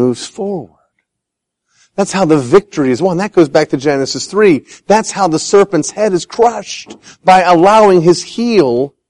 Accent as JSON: {"language": "English", "region": "Scotland", "country": "United Kingdom", "said": "Now today you have before you not only a Scot, but as you might expect, a Scottish Presbyterian."}